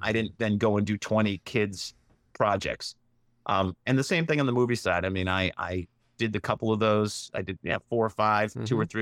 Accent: Ohio, United States; You know, I grew up in Ohio, and I was involved with some folks who had a festival in Cleveland

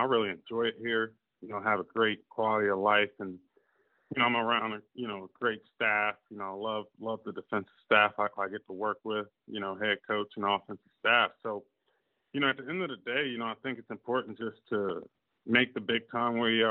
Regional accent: Virginia, United States; born there; You know, I'm from, I was born in Virginia. You know, my mom lives in Maryland now.

